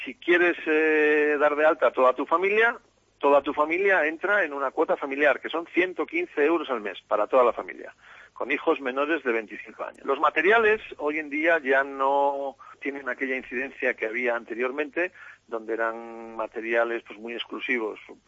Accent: Llanes, Asturias, Spain; No, soy asturiano y he desarrollado toda mi carrera profesional dentro del ámbito del golf por toda la cornisa cantábrica. Soy de un pueblito de Asturias que se llama Llanes.

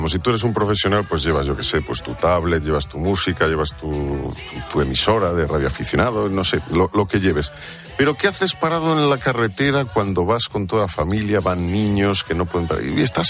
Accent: Valladolid, Castile and León, Spain; now in Madrid, Spain; así de volviendo de Valladolid, de mi tierra, a Madrid, por ejemplo

